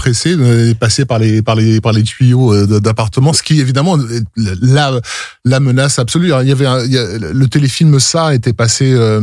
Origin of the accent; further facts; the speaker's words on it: France; chez nous en France.